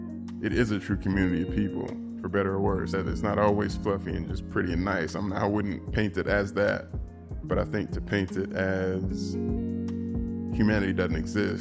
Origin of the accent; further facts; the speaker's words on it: Nashville, Tennessee, United States; I grew up in Nashville, but spent a lot of time in North Nashville.